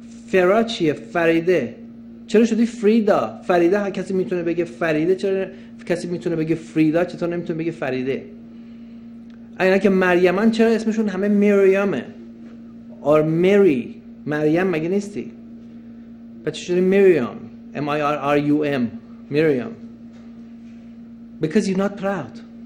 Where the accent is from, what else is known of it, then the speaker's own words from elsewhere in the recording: Iran; ما داریم به عنوان ایرانی